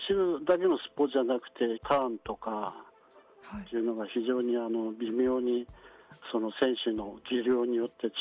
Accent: Tokyo, Japan; 私東京なんですけど

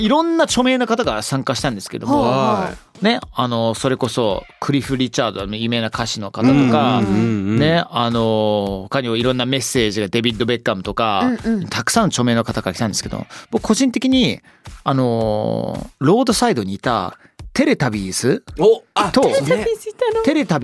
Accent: United Kingdom; やっぱりその父親がイギリス人でイギリスで育った僕からすると

